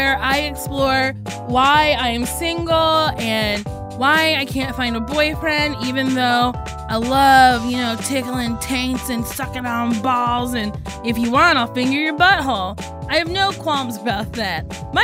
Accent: New Jersey, United States; We are just like, hello, we're from Jersey.

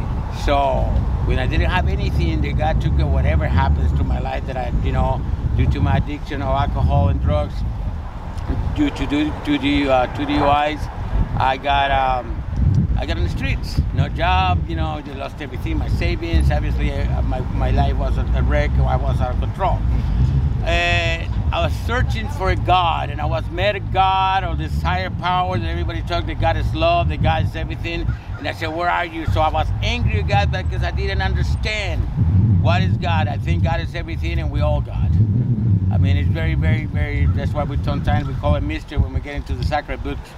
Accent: El Salvador; now in United States; I'm a green carder, like I mentioned to you guys before, I'm from El Salvador.

